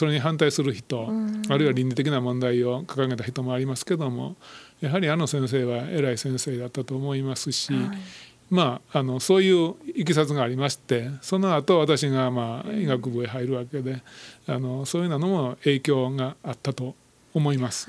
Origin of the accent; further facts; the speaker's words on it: Wakayama, Japan; 私は和歌山ですけれども